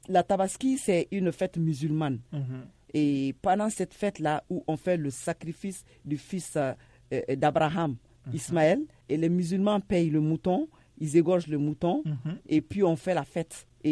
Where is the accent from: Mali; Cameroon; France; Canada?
Mali